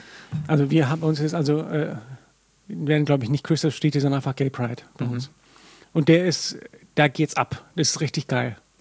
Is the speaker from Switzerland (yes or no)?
no; Reykjavik, Capital Region, Iceland; Ich bin geboren und aufgewachsen in Reykjavik.